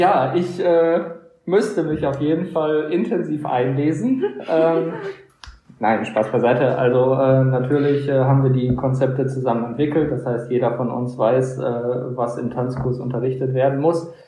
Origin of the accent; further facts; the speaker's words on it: Gelsenkirchen, North Rhine-Westphalia, Germany; Ich komme aus Gelsenkirchen und bin auch damals hier am Schalker Gymnasium zur Schule gegangen und habe dann in Essen studiert und habe den Weg dann wieder zurückgefunden.